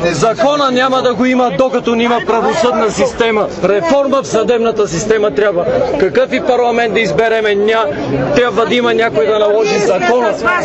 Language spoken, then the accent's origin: Bulgarian; Sofia, Sofia City, Bulgaria; От София!